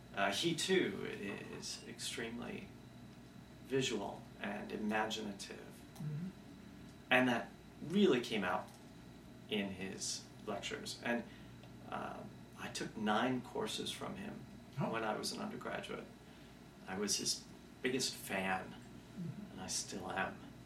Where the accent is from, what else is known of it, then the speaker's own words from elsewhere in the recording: Cleveland, Ohio, United States; I grew up in the far eastern suburbs of Cleveland, Ohio.